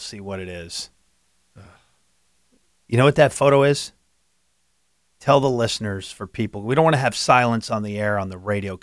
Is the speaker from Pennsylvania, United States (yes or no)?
yes; Philadelphia, Pennsylvania, United States; You know, it started where I grew up in South Philly, right where about, I don't know, half a mile from the old Veterans Stadium, the Vet.